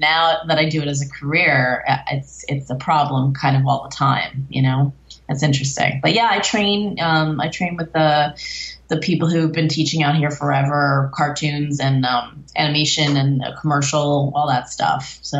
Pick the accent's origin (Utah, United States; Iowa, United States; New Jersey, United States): New Jersey, United States; Bloomfield; No, that's true. I mean, I'm from Bloomfield, New Jersey, so you know. Crazy. Italian-Irish, fighting all the time, everybody just kind of nuts